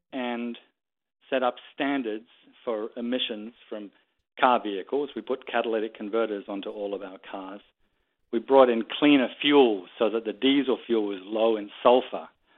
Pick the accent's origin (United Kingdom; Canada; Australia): Australia; now in United States; So here in the U.S. and in my home country of Australia